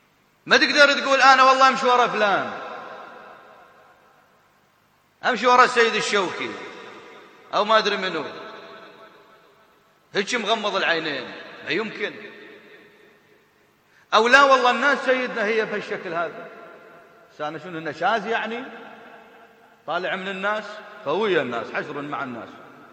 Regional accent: Iraq; عندنا بالعراق

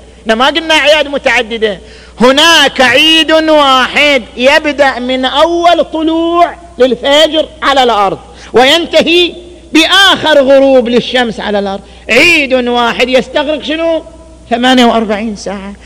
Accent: Qatif, Eastern Province, Saudi Arabia; إحنا عندنا في القطيف ليل

